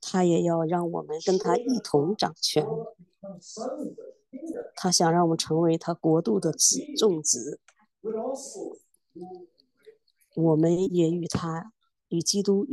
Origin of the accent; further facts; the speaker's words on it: United States; 当我在美国长大的时候，我们就是这样子